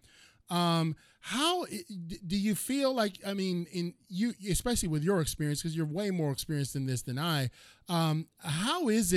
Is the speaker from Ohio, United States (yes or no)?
yes; Cleveland, Ohio, United States; I'm from Cleveland, and they said … was in Cleveland.